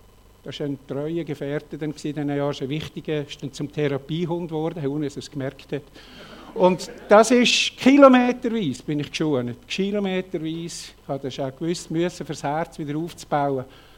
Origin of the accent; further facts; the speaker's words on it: Elm, Glarus, Switzerland; moved away as an adult; Ich bin Elm, Kleintal, Glarnerland in den Bergen aufgewachsen, dann durch das Studium und den weiteren beruflichen Weg weggekommen.